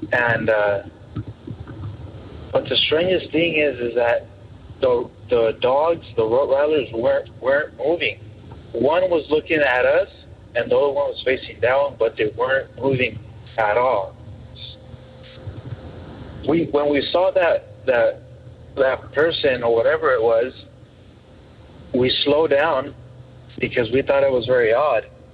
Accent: Corona, California, United States; I'm from Corona, California.

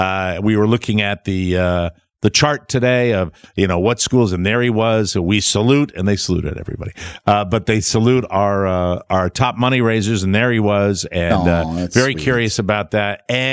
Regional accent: Glastonbury, Connecticut, United States; Glastonbury, which was my hometown public schools

